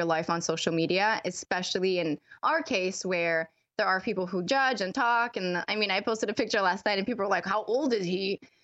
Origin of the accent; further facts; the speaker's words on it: Montreal, Quebec, Canada; we're both from Montreal